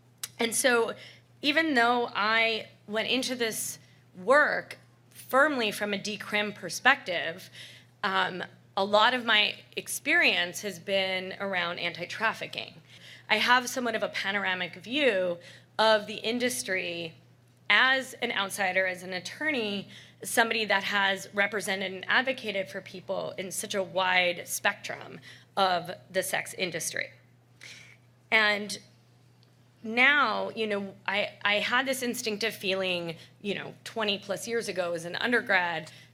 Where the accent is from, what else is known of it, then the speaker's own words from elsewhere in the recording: New York, United States; and I'm a New Yorker, so it's certainly not like I can speak, you know, so much locally